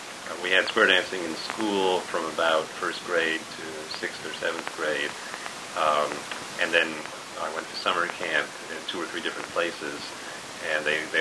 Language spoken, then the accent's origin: English; New York City, New York, United States; born there; Okay, I was born in New York City.